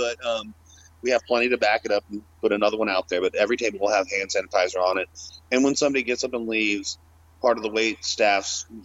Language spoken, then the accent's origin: English; Dallas, Texas, United States; I was born and raised in Dallas, Texas. Went to Baylor University in Waco.